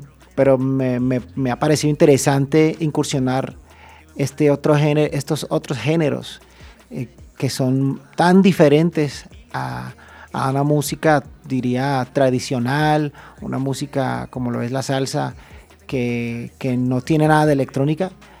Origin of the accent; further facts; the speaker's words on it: Paris, Île-de-France, France; Bueno, sí soy caleño, pero también soy parisino. Soy nacido en París y criado en París, en Francia, de padres de Cali.